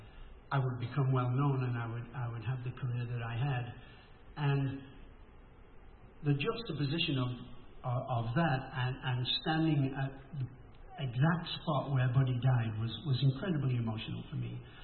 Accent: Manchester, North West England, United Kingdom; I mean, you know, I'm this kid from Manchester, for God's sake. I'm not supposed to be here.

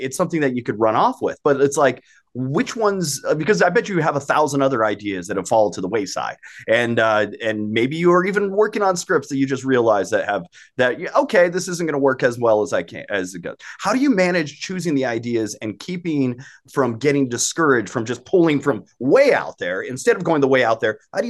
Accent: New Mexico, United States; I'm also from New Mexico, so it could kind of be a coincidence all at the same time

